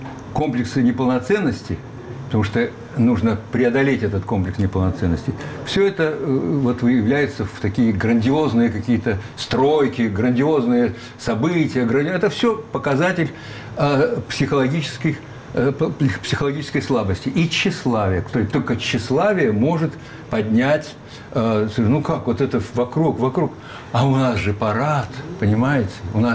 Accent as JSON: {"language": "Russian", "region": "Almaty", "country": "Kazakhstan", "tie": "born there", "said": "Я родился в Алма-Ате. Я алматинец."}